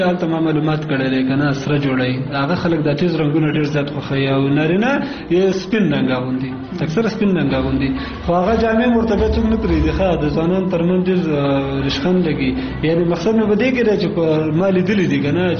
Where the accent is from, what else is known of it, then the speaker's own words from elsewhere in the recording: Kunar, Afghanistan; زه اصلن د کونړ ولایت اوسیدونکی یم ګورم ما په نورستان کې وخت تیر کړل